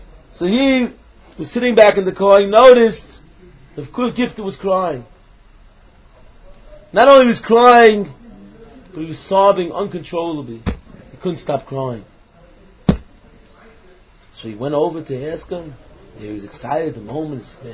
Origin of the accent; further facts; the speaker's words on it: New York, United States; they were going to down to my hometown, somewhere on Long Island.